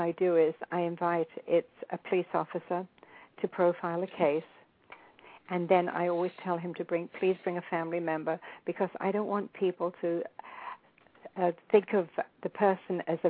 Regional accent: England, United Kingdom; I always call them coppers because I'm English.

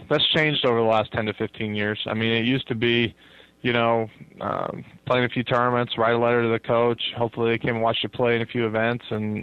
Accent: Durango, Colorado, United States; and then when I wound up back in Fort Lewis is in my hometown of Durango, Colorado.

